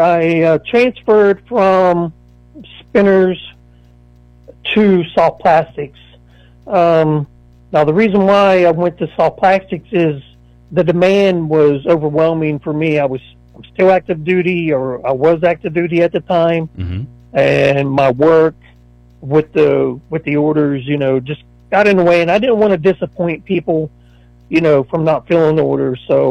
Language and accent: English; West Virginia, United States; No, I'm originally from the Barber County, Harrison County, and then my family moved from Harrison County to Barber County, probably about middle school era, and then I just grew up, graduated Philip Barber in 92